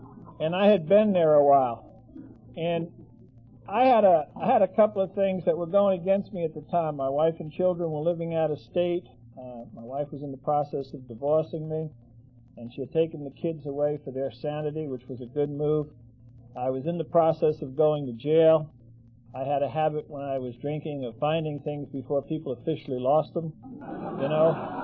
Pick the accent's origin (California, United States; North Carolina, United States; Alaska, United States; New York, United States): New York, United States; Brooklyn; I was born and raised in Brooklyn, and I was born in an Italian neighborhood where everybody's name began